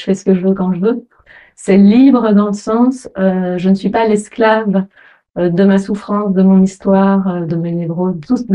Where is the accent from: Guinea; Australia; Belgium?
Belgium; Wallonia; Bah moi j'étais des Ardennes belges, donc c'est la campagne, c'est là où je suis, à Limoutier, c'est très proche honnêtement. Rivière, pluie, forêt.